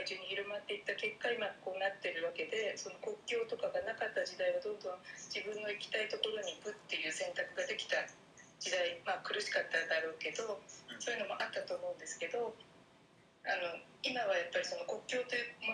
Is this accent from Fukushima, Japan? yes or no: yes; Fukushima, Japan; 私福島県出身なので